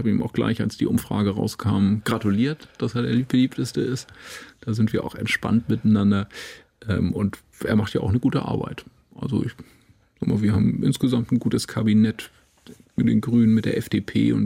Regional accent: Eckernförde, Schleswig-Holstein, Germany; Das ist schon wirklich einfach meine Heimat.

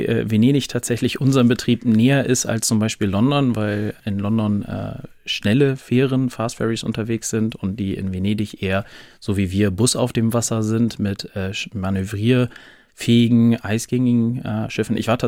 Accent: Buchholz, Lower Saxony, Germany; Also aus meiner Kindheit heraus tatsächlich die Linie 62, Sie haben es ja schon gesagt, gebürtiger Buchholzer

